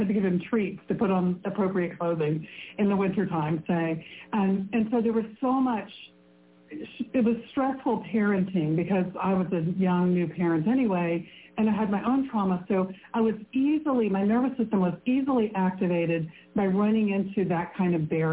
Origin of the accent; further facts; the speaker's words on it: Mississippi, United States; And I grew up in Mississippi, so I was, you know, a bit removed from a lot of context for